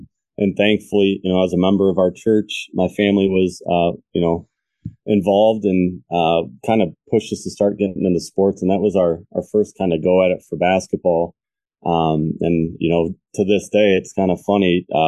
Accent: Lakewood, Ohio, United States; So I grew up in Lakewood, Ohio, and I started off by playing CYO sports. So I was a public school kid. I'm 38

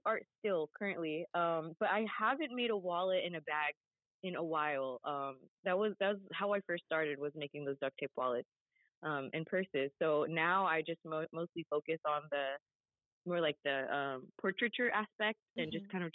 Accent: California, United States; now in Georgia, United States; So growing up in California originally, there was lots of Filipinos. So coming to Georgia, there was less.

